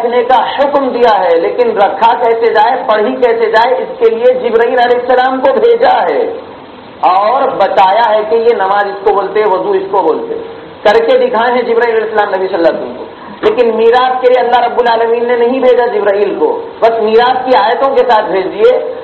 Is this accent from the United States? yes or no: no; Hyderabad, Telangana, India; میں شہر حیدرآباد سے ہوں, حیدرآباد میں بھی ہو رہا ہے